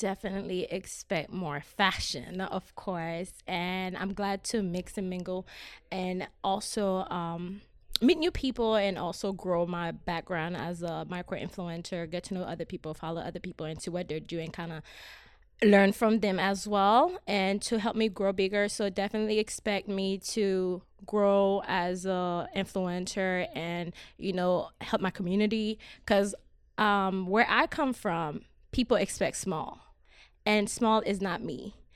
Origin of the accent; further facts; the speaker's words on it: Haiti; I'm originally from Haiti.